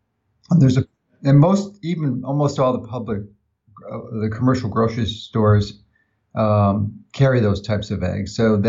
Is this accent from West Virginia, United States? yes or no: no; Chicago, Illinois, United States; And my hometown newspaper, Chicago Tribune, exposed the flaw in that whole industry.